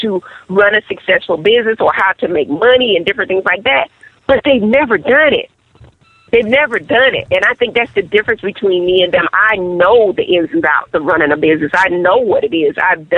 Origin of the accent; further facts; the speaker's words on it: Miami, Florida, United States; I'm from Miami, Florida. I started out in Overtown by way of Liberty City and then Carroll City.